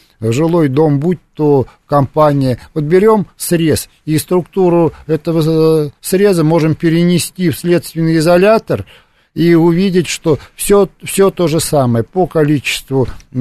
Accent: Moscow, Russia; Я родился в Москве и всю жизнь прожил в Москве и, надеюсь, доживу в Москве

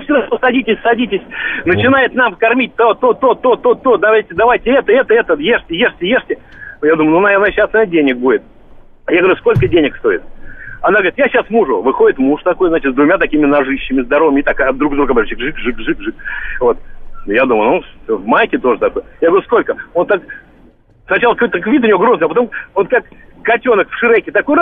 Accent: Moscow, Russia; Вот просто идешь, вот разговариваешь с человеком, он говорит: а вот ты откуда? Я говорю: ну, из Москвы.

